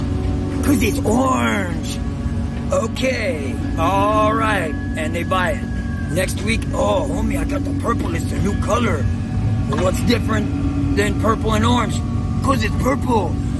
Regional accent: United States; now in San Francisco, United States; Louisiana, Texas area.

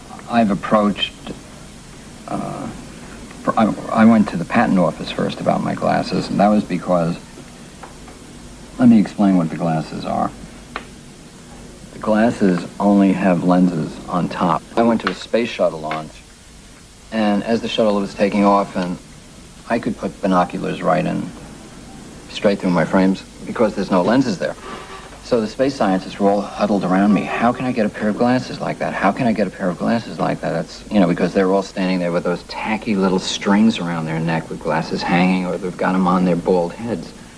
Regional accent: Brooklyn, New York, United States; also born or lived in Long Island; I couldn't have been unhappier than the 8 years I spent growing up in Brooklyn. But I say that not having realized what it would then be like being on Long Island, which was infinitely worse.

